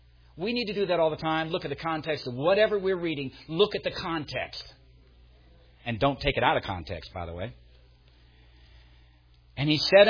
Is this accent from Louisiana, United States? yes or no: yes; New Orleans, Louisiana, United States; born there; I'm so Baptist, I was born in the Southern Baptist Hospital in New Orleans.